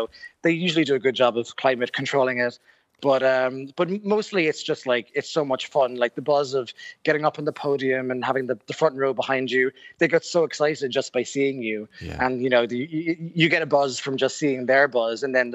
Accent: Ireland; it was just really amazing to be kind of welcomed as an Irishman, welcomed into that community.

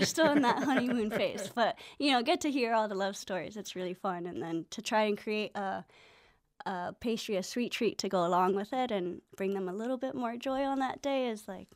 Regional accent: Hawaii, United States; now in Galway, Ireland; Yeah, I'm originally from Hawaii.

